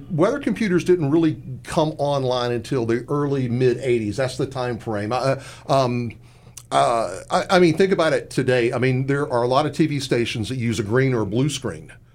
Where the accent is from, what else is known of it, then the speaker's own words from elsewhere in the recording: Dunn, United States; I mean, in my early days growing up in Dunn, the people that were doing weather were weather people.